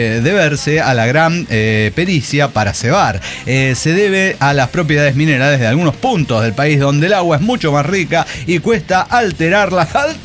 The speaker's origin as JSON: {"language": "Spanish", "region": "Entre Ríos", "country": "Argentina", "tie": "born or raised there", "also_born_or_lived": "Tierra del Fuego", "said": "En mi tierra natal, Entre Ríos."}